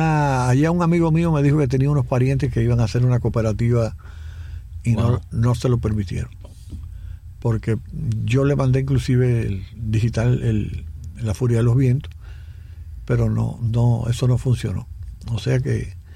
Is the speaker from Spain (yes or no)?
no; Arroyo Blanco, Camagüey, Cuba; Arroyo Blanco, en Santa Cruz del Sur, en el municipio de Santa Cruz del Sur. Yo soy nativo de allí.